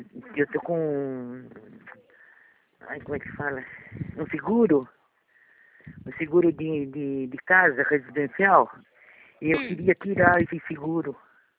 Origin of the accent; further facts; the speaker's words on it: São Roque, São Paulo, Brazil; Não, eu não sou daí, eu sou daqui de São Roque.